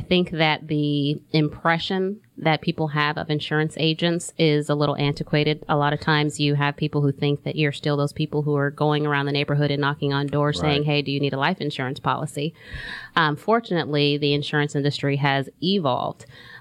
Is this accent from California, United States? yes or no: yes; California, United States; now in Georgia, United States; I'm originally from California.